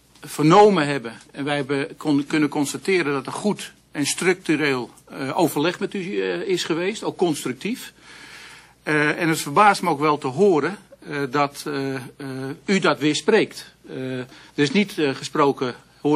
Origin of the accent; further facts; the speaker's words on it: Amsterdam, North Holland, Netherlands; Ja, ik kom zelf uit Amsterdam, dus daar had ik heel andere gedachten bij.